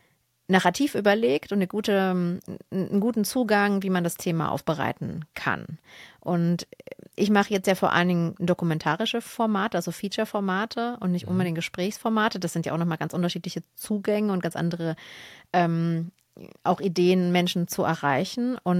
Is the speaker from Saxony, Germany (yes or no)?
yes; Saxony, Germany; Ich komme aus Sachsen, aus der Nähe von Dresden, aus dem Erzgebirge.